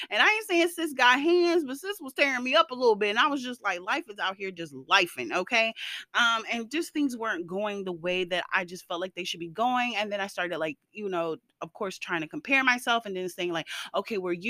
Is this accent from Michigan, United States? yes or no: no; Florida, United States; As soon as I say I'm from Florida, people, everybody gives me a look like, oh yeah, because we know.